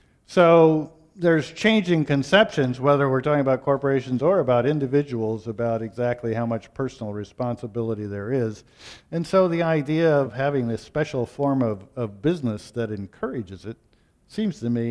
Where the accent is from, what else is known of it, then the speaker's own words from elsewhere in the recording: Nebraska, United States; When I was growing up in Nebraska, we used to take vacations in Wisconsin